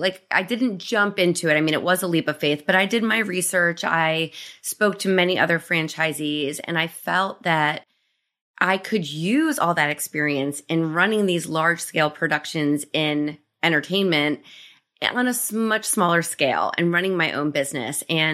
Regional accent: New Jersey, United States; My family and I grew up in New Jersey. And so I just needed that family around.

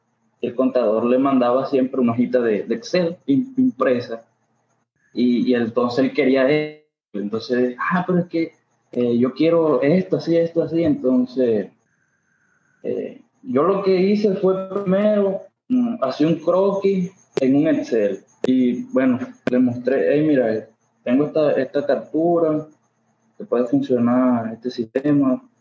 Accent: Colombia; soy de Colombia.

